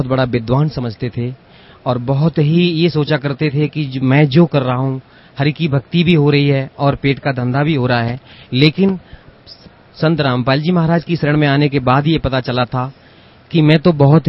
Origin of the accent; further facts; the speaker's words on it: Jhindua, Uttar Pradesh, India; मैं ग्राम झिंदुआ, तहसील बर्थना, जिला इटावा, उत्तर प्रदेश का रहने वाला हूँ।